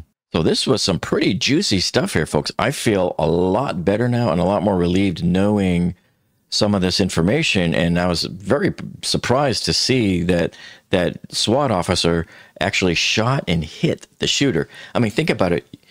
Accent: Boston, Massachusetts, United States; I'm from the Show Me State, even though I'm from Boston

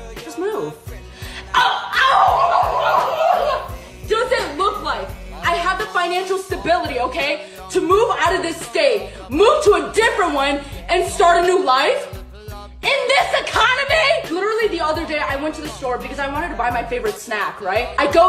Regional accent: Oklahoma, United States; Whenever I tell people I'm from Oklahoma, and they start laughing at me.

